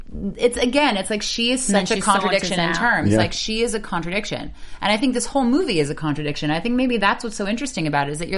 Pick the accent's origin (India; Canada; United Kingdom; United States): Canada; I'm Canadian.